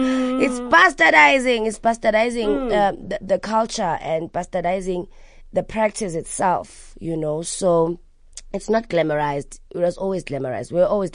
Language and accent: English; Soweto, Gauteng, South Africa; I want to do it in Soweto, like to give it that thing, because I am from Soweto, you know?